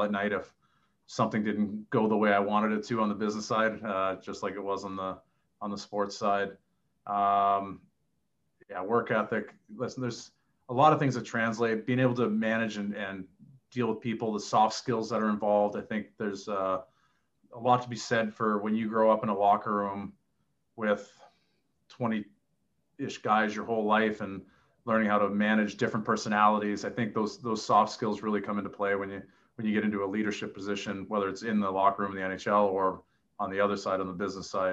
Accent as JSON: {"language": "English", "town": "Oshawa", "region": "Ontario", "country": "Canada", "tie": "born or raised there", "said": "Yeah, so I'm from Oshawa, Ontario, small town about 45 minutes east of Toronto. Very blue-collar town. Grew up there. My family still lives there."}